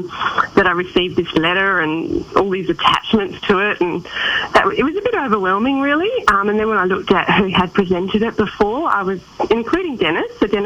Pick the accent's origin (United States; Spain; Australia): Australia; Derby, Western Australia; growing up in regional and remote WA, so I was born in Derby, and I lived in Derby, Exmouth, Mullawar, Marble Bar, Tom Price and Perth